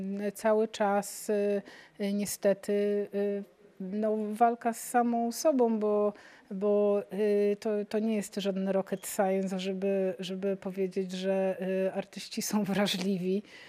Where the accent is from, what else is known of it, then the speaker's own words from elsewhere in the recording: Starogard Gdański, Pomeranian Voivodeship, Poland; Pochodzę ze Starogardu Gdańskiego i z wielką ochotą wracam do Trójmiasta